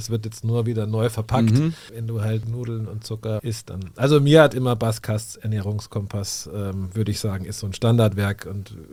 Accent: Munich, Bavaria, Germany; Nein, ich komme aus München

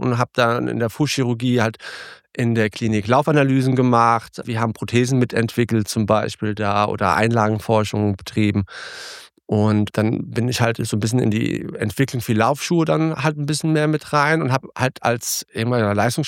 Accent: Germany; born or raised there; also born or lived in Sweden

